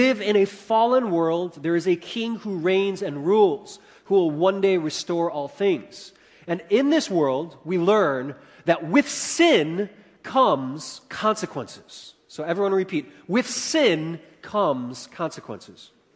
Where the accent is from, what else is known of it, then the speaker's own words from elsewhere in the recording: Chicago, Illinois, United States; You know, growing up in Chicago, one of the things that I loved about summers in the big city of Chicago was an annual event called the Taste of Chicago.